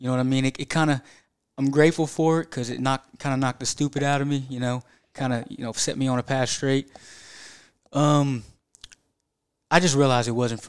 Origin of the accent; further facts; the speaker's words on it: Jeffersonville, United States; Yeah, so, I grew up in Jeffersonville.